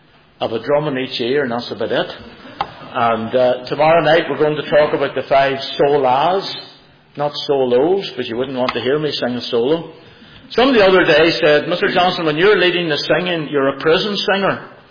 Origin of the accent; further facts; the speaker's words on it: Germany; moved away; I grew up in East Germany under communism. My mother and father were not Christians.